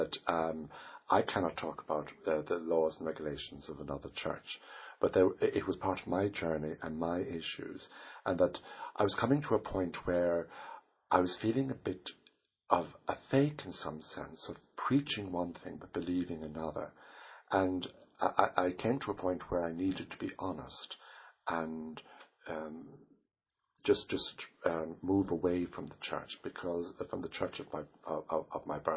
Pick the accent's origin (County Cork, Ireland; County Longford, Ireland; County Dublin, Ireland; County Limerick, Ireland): County Cork, Ireland; Mallow; also born or lived in County Laois; I'm from Mallow in County Cork. I can't say I'm a Corkman because I was born in County Leash.